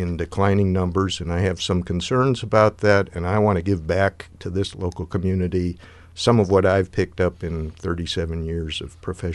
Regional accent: California, United States; I come from California. Most of my time was spent there.

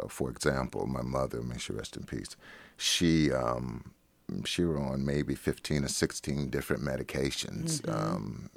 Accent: Chicago, Illinois, United States; now in Portland, United States; Well, I'm a transplant from Chicago. I practiced in Chicago for 12 years. And back in 2003, I came out to the Pacific Northwest, particularly Portland and the coast, for a visit.

